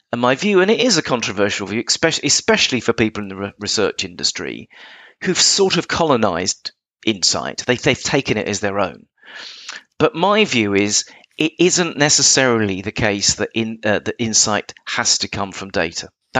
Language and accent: English; England, United Kingdom; by the way, for the international audience, I'm English, so it's data.